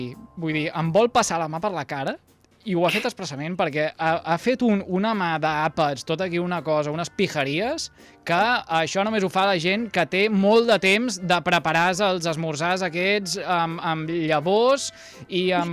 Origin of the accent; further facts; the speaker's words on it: Salomó, Catalonia, Spain; El vi del meu poble, que és de Salamó, el vi de Salamó